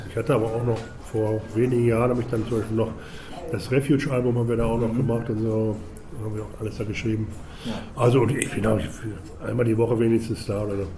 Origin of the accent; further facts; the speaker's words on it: Herne, North Rhine-Westphalia, Germany; Ich bin stolzer Ruhrpottler, sind wir alle, glaube ich.